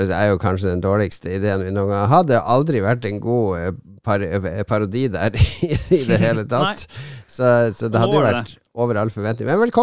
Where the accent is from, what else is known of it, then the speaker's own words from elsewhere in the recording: Northern Norway, Norway; Ja, jeg er nordlending, så jeg har lov å banne